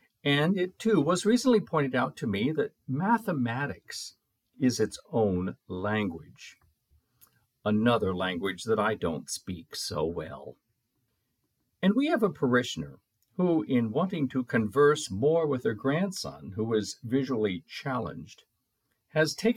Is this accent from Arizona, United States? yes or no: yes; Arizona, United States; Unfortunately, I'm not fluent in any other language than English. Even though I grew up in the Southwest, Arizona, I recall very few Spanish words